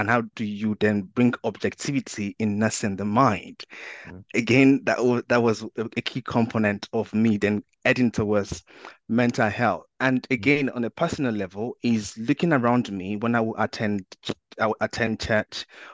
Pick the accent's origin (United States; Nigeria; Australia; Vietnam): Nigeria; I started to think back to when I was growing up in Nigeria